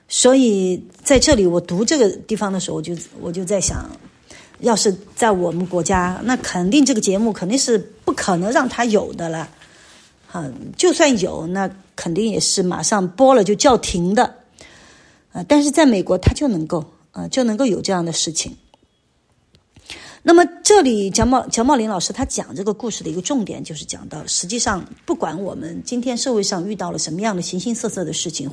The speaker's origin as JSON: {"language": "Chinese", "country": "China", "said": "我们包括我自己，我们这些内地人在内的人，"}